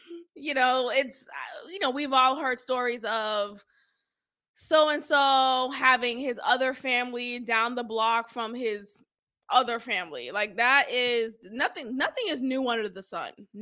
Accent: Boston, Massachusetts, United States; But I could talk about Boston because I'm from Boston.

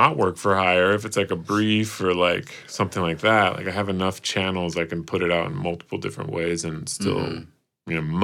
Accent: Canada; also born or lived in Nicaragua; because I'm Canadian and Nicaraguan.

